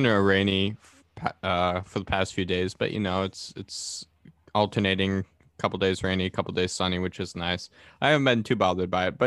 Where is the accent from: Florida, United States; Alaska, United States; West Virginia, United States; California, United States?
Alaska, United States; Fairbanks; I was fortunate enough growing up in Fairbanks that there were only, I can only remember like maybe a particular year or two where it was bad enough that it affected me.